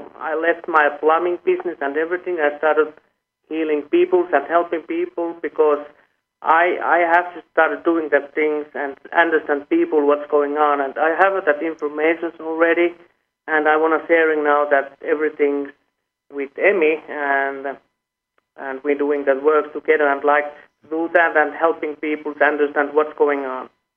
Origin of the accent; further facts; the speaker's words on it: Finland; English is a second language; and I'm coming from Finland